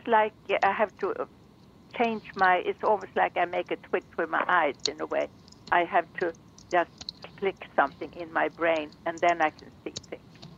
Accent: Sweden; now in United States; I'm also a citizen of Sweden. Okay, that's the one I came from, my origin.

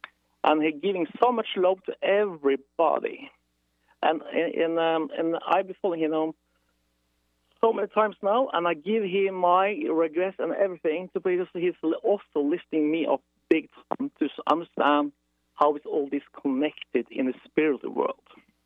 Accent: Oslo, Norway; I'm from Oslo, capital in Norway.

